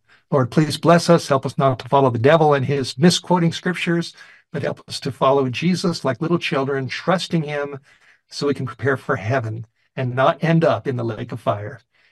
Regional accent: Los Angeles, California, United States; And I learned that growing up in the Hollywood Hills. As we've mentioned, I have a secular Jewish background.

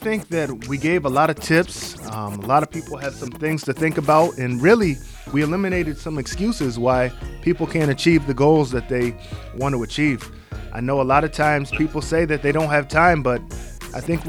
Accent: Hartford, Connecticut, United States; also born or lived in Bloomfield; I was born and raised in Connecticut myself, believe it or not, right in Hartford, Connecticut, and a little bit of time in Bloomfield, Connecticut.

